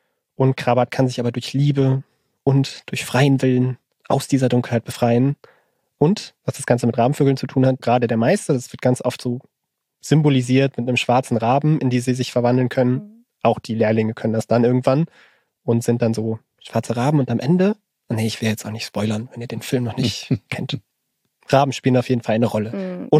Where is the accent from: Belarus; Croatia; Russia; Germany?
Germany; Saxony; born there; Aus meiner Geburtsstadt in der Oberlausitz gibt es auch die Sage Krabbert.